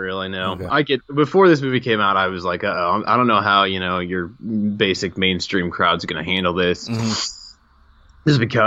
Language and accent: English; Missouri, United States; I'm from Missouri, and this fucking city does not exist.